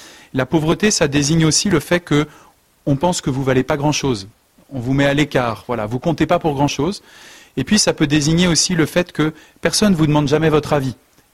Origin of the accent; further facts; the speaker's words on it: Fécamp, Normandy, France; now in Le Havre, France; je suis un Normand, j'ai grandi près de Fécamp, je suis allé au collège et au lycée à Fécamp. Je suis prêtre depuis 8 ans au Havre, donc je ne sais plus tout à fait le pays de Caux, mais c'est encore bien la Normandie.